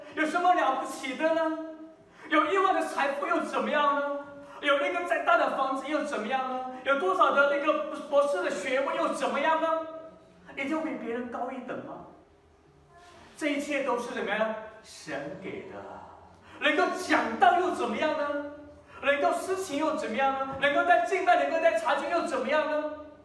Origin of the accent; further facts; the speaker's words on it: China; 这好像我们中国人说的那个